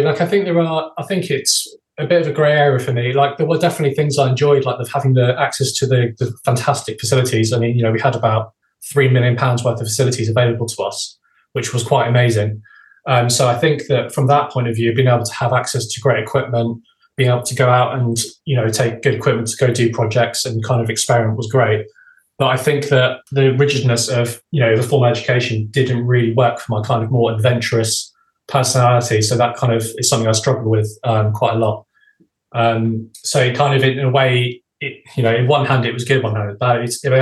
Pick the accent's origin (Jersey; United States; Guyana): Jersey; And he knew I was from Jersey.